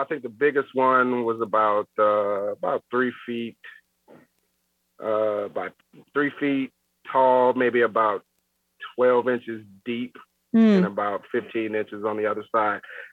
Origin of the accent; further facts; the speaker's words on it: Illinois, United States; growing up in the Midwest, you know, we're up near Chicago.